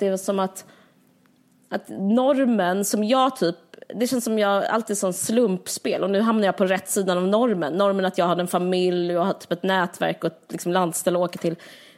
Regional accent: Simrishamn, Skåne, Sweden; i vårt villområde i Simrishamn där jag växte upp.

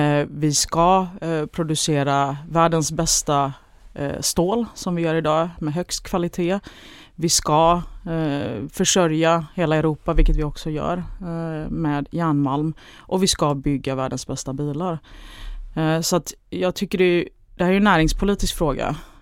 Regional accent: Gothenburg, Västra Götaland County, Sweden; Och jag kommer ju själv från Göteborg, stark verkstadsindustri.

